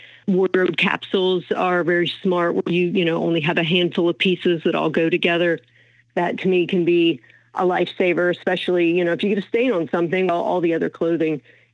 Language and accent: English; North Carolina, United States; mentality to keep Western North Carolina in everyone's forefront, because we are still, you know, it's my home state here